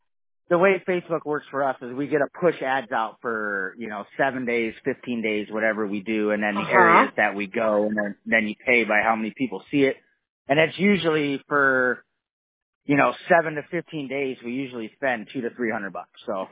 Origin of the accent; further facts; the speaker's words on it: Fresno, California, United States; also born or lived in San Jose; Yeah, I was born in San Jose. I grew up in Fresno.